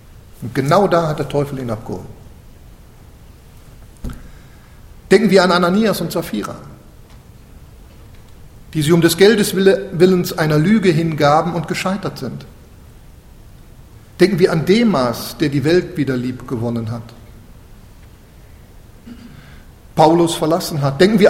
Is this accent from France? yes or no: no; Switzerland; ich bin ja Schweizer.